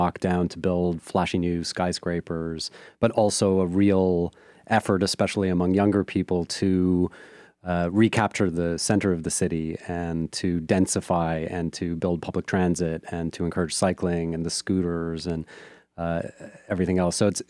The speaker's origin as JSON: {"language": "English", "town": "Toronto", "region": "Ontario", "country": "Canada", "said": "I mean, I'm originally from Toronto in Canada"}